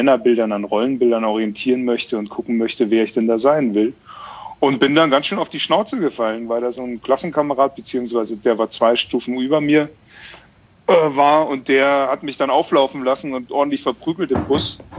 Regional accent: Bavaria, Germany; moved away; Ich komme ja aus Bayern ursprünglich

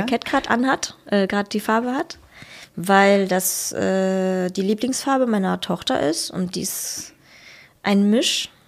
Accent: East Germany, Germany; weil ich bin ja auch im Osten aufgewachsen und bin hier geblieben, absichtlich.

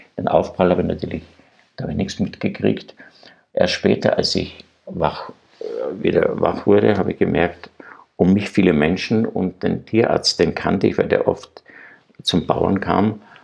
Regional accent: Graz, Styria, Austria; ich bin ja ein Grazer, ich war ein Stadtkind

